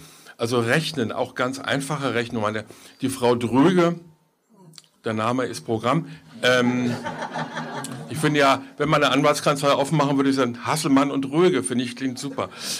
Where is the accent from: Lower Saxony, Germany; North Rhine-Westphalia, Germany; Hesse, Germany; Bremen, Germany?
Hesse, Germany; Frankfurt; Und ich bin ja gebürtiger Frankfurter im fortgeschrittenen Alter.